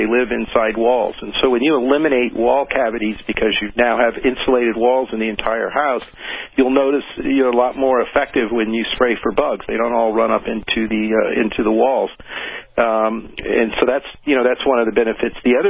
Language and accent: English; Florida, United States; So I'm from Florida. I have a conventional home that I've lived in for 25 years.